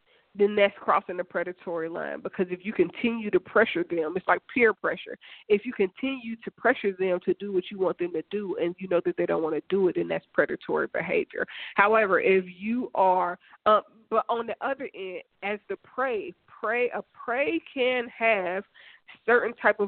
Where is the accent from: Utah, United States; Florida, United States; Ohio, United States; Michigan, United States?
Ohio, United States; Dayton; Like, I'm from the hood. I'm from Dayton, Ohio. I'm from the west side of Dayton, Ohio. And the west side of Dayton, Ohio is kind of rough a little bit.